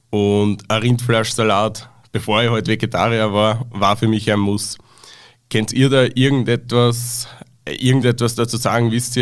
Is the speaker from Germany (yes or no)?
no; Lower Austria, Austria; Ich muss ehrlich sagen, als Niederösterreicher habe ich das überhaupt nicht gekannt